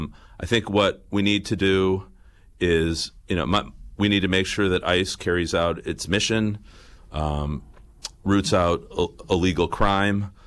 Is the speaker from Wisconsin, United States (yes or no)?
yes; Wisconsin, United States; I grew up in Wisconsin's 6th District. Stacy and I, we raised our kids here.